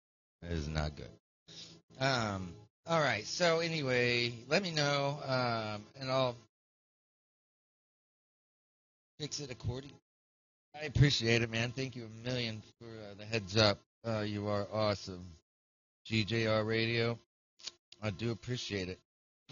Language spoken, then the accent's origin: English; Oklahoma, United States; When I lived in California, people, when I would tell them that I was from Oklahoma, they would look at me like, how the fuck did you live with those tornadoes?